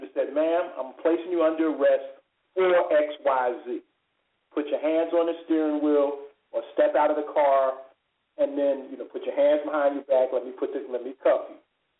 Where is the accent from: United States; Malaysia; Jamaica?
United States; Newark, New Jersey; You know, I grew up in Newark